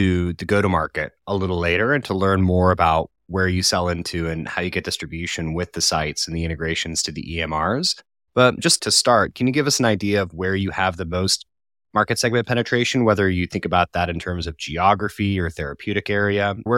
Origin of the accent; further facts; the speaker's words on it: Colorado, United States; now in United Kingdom; Yeah, I'm from Colorado and I moved to the UK in 2015.